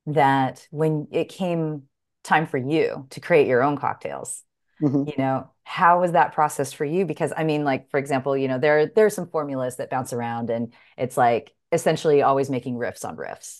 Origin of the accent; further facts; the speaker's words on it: San Diego, California, United States; I grew up not too in San Diego, which is a short drive really to Vegas.